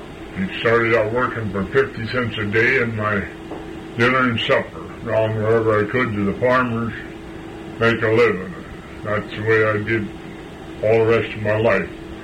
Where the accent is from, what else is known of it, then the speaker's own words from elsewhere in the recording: LaSalle Township, Michigan, United States; I was born in LaSalle Township on the corner of Alban and Strasburg Road.